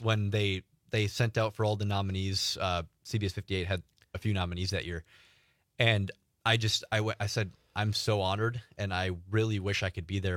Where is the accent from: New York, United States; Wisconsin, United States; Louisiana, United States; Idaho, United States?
Wisconsin, United States; Kewaskum; Like it was so cool because I'm a kid from Kewaskum, Wisconsin, man.